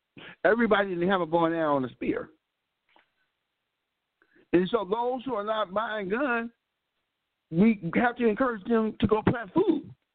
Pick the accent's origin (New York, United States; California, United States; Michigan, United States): California, United States; Vallejo; hey, I'm from Country Club Crest, man, California, Vallejo, baby.